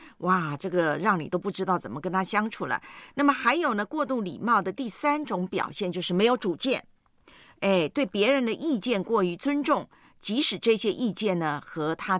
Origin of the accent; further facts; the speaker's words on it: Taiwan; 我回台湾我的老家呢，母会我的教会